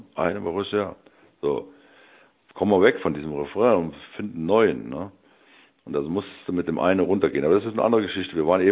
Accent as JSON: {"language": "German", "town": "Andernach", "region": "Rhineland-Palatinate", "country": "Germany", "accent": "Rhenish dialect", "said": "unterhalb ist Köln und ich komme aus Andernach, ist noch weiter unterhalb. Das heißt, ich bin Rheinländer und spreche auch rheinischen Dialekt."}